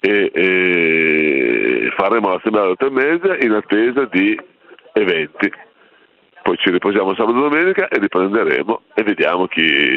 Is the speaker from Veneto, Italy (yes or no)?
no; Genoa, Liguria, Italy; E noi questo da genovesi non l'abbiamo mai accettato.